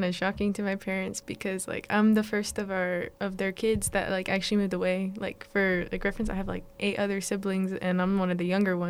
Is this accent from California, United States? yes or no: yes; Manteca, California, United States; so it's like a small town located in the valley. I'm from Manteca.